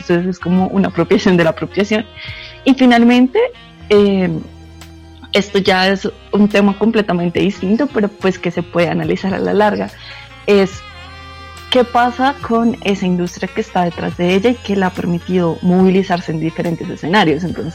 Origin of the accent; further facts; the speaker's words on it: Colombia; yo siendo mujer colombiana